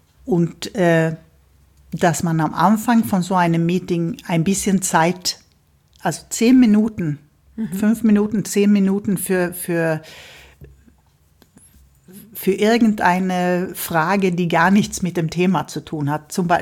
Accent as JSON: {"language": "German", "country": "Sweden", "said": "Nein, wir kommen alle aus Schweden"}